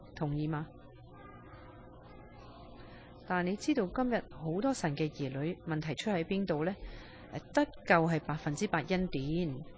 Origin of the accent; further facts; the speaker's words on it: China; 讲笑咩？我们中国人不讲大话还可以生存咩？